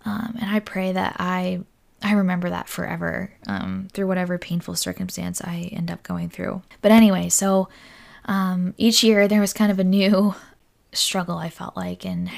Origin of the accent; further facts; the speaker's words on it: Indiana, Pennsylvania, United States; I'm from Indiana, PA.